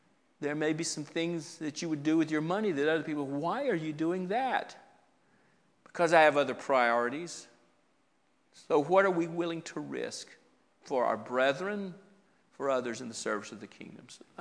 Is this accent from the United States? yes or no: yes; Westfield, New Jersey, United States; born there; I was born in New Jersey, and Dad tells me this story about the time when I was born. There was a family in the congregation there in Westfield, New Jersey.